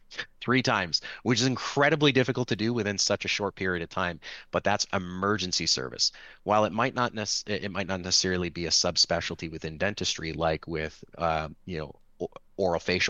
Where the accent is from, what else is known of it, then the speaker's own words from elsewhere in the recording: Toronto, Ontario, Canada; And so I'm actually from Toronto.